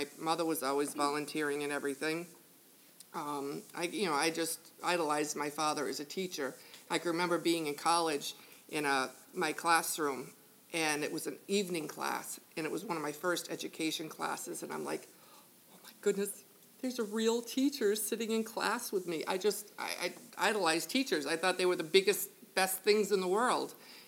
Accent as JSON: {"language": "English", "region": "Connecticut", "country": "United States", "tie": "born or raised there", "said": "I grew up in a small town in eastern Connecticut called Basra. We were very small."}